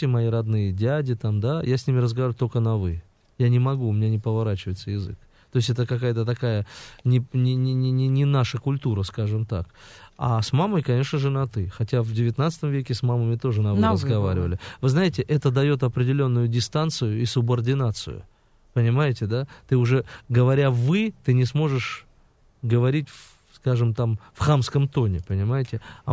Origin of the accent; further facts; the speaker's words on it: Makhachkala, Dagestan, Russia; Ну, на самом деле, я горжусь тем, что я родился в Дагестане